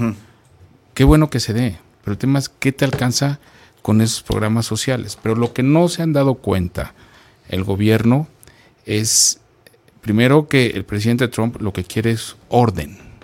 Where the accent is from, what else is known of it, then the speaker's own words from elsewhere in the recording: Mexico; somos mexicanos y estamos para ayudar a México